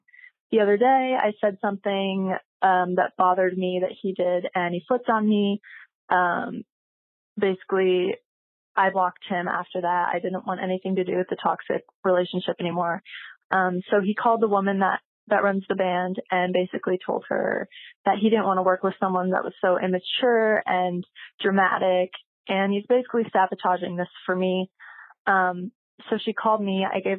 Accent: Texas, United States; I am 21 and I grew up in Texas. I've been playing music since I was 11 years old.

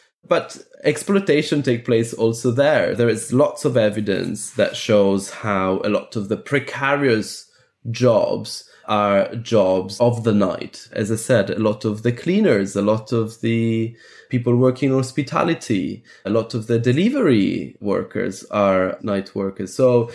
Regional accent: Athens, Attica, Greece; born there; English is a second language; I was born in Athens.

